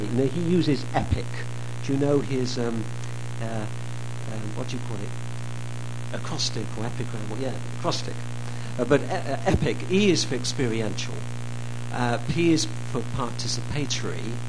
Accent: England, United Kingdom; now in United States; I mean, the church where I was interim, as an Englishman, I still don't know much about American churches.

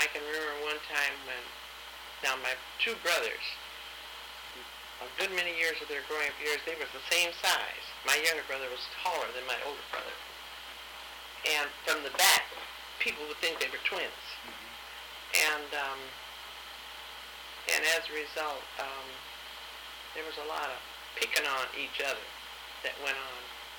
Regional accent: Minneapolis, Minnesota, United States; born there; Well, I was born in Minneapolis, Minnesota

